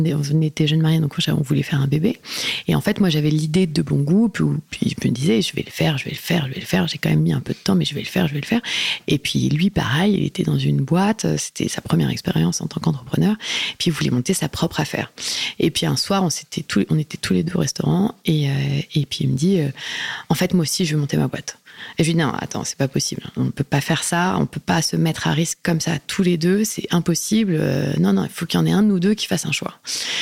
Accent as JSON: {"language": "French", "town": "Lyon", "region": "Auvergne-Rhône-Alpes", "country": "France", "said": "parce que je suis lyonnaise"}